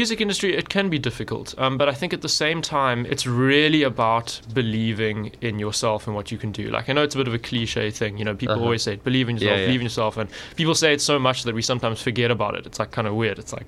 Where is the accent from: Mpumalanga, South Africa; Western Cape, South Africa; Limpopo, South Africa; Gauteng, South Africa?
Gauteng, South Africa; Johannesburg; because I grew up in Joburg.